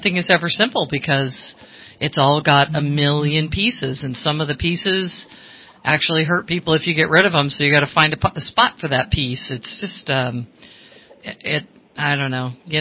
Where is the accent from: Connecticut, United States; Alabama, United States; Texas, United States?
Connecticut, United States; also born or lived in California / Washington; I'm not from California. I've lived in all the bad places. Washington State, I grew up in Connecticut. It's like they implode, I move.